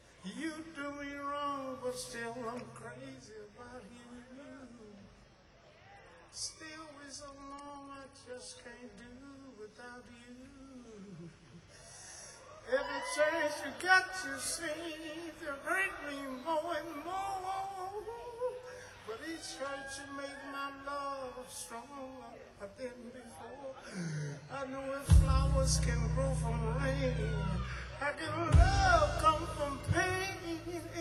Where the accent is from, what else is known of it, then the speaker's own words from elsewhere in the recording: Louisiana, United States; Because I'm from Louisiana, man. I learned how to cook before I learned how to play my fucking guitar.